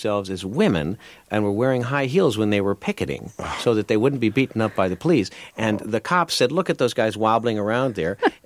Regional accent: Midwest, United States; also born or lived in New York; now in Los Angeles, United States; See, I came out to Los Angeles from New York. I was raised in the Midwest and basically schooled on the East Coast.

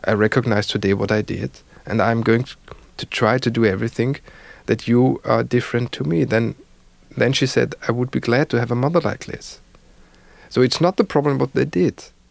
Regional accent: Vienna, Austria; English is a second language; also born or lived in Berlin / New York; Yeah, I left Vienna in 1980. I was 4 years in Berlin, 1 year in New York. So altogether, I was away from Vienna for 7 years.

